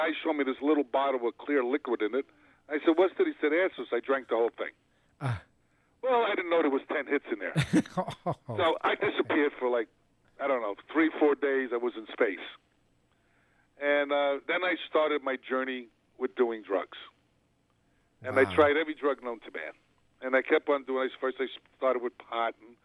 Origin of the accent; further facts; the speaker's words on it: New York City, New York, United States; Well, I grew up in New York City, and I was in gangs when I was a kid.